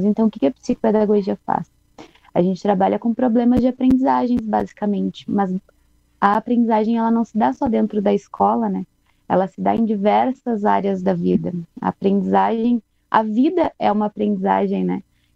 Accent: Canoas, Rio Grande do Sul, Brazil; mas assim, eu sou de Canoas

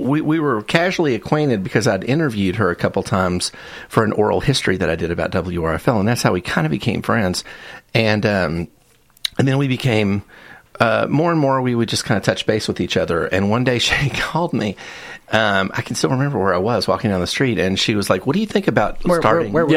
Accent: Owensboro, Kentucky, United States; I am originally from Western Kentucky. I'm from Owensboro.

